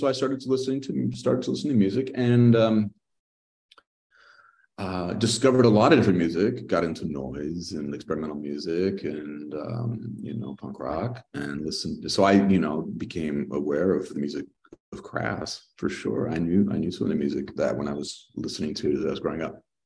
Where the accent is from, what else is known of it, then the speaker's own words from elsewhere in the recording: Arizona, United States; born there; Well, I was born in Arizona.